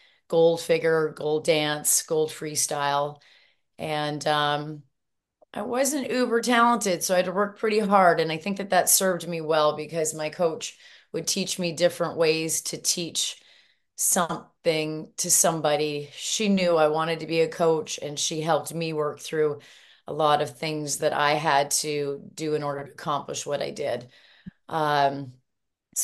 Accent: Calgary, Alberta, Canada; I'm originally from Calgary.

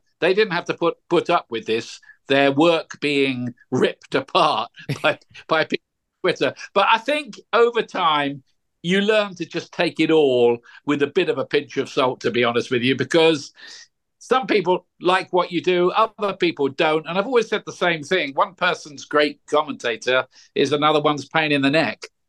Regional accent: Portsmouth, South East England, United Kingdom; born there; I was born in Portsmouth, so I support Pompey.

